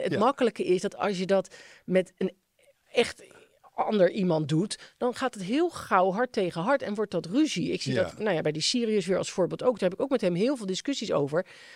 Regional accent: Wassenaar, South Holland, Netherlands; Ik kom zelf uit Wassenaar.

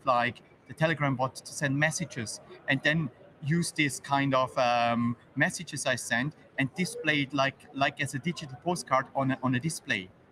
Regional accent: Switzerland; I'm from Switzerland

